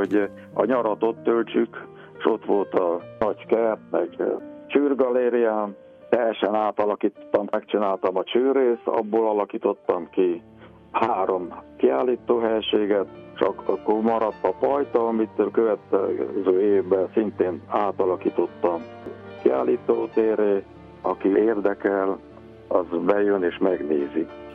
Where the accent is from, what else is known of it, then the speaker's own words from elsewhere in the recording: Harghita, Romania; mert ugye Agyha Sóvidékhez tartozik. Úgy éreztem, hogy nekem ez egy küldetés kell legyen, hogy az én szülőfalumnak valami kisebb hírnevet is szerezzek, és ha már annak a falunak vagyok a szülöttje